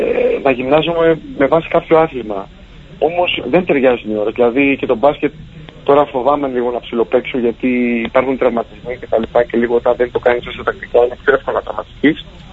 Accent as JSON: {"language": "Greek", "town": "Thessaloniki", "region": "Central Macedonia", "country": "Greece", "said": "Γιατί είμαι Θεσσαλονικιός, ξέρεις."}